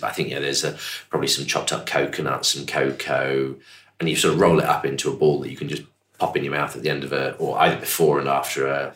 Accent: South East England, United Kingdom; they're based just down the road from where I grew up in Buckinghamshire.

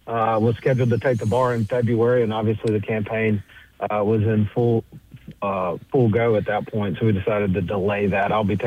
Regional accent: Alabama, United States; Yeah, so I grew up here in Baldwin County, went to the Air Force Academy.

